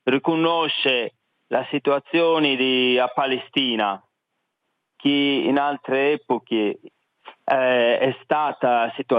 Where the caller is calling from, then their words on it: Grosseto, Tuscany, Italy; Telefoni da Grosseto, in Toscana